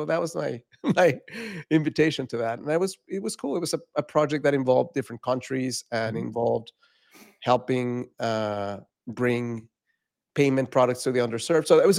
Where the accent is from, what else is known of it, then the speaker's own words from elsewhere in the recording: Mexico City, Mexico; I am someone who was born and raised in Mexico City, very sensitive heart from a very young age.